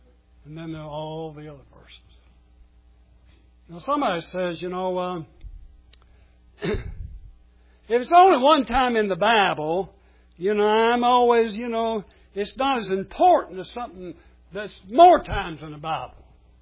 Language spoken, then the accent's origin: English; Ireland; It might not be at the time, because I am Irish.